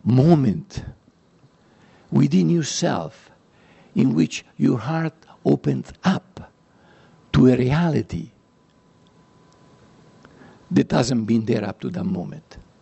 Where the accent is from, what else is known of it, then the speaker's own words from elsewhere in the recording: Italy; I studied 8 years of Latin when I was growing up in Italy.